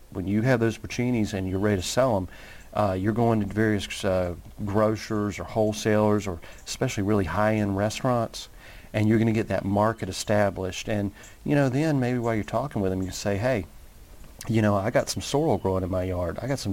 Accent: North Carolina, United States; But I grew up in North Carolina, in an area where everybody said pecan for no apparent reason.

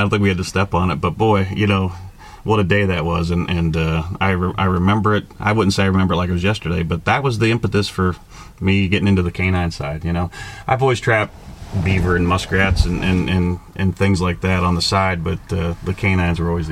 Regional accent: Ohio, United States; Where I grew up in Ohio was on the border of PA and Ohio, about 7 miles

